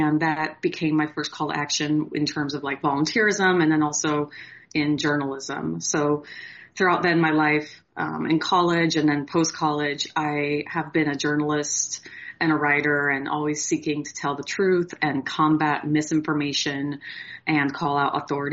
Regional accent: Oregon, United States; I grew up in the Pacific Northwest in a rural, like kind of farm town in Oregon.

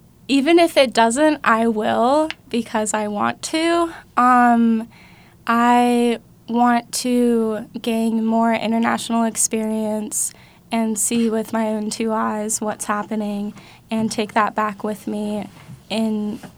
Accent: Maryland, United States; I hail from Maryland.

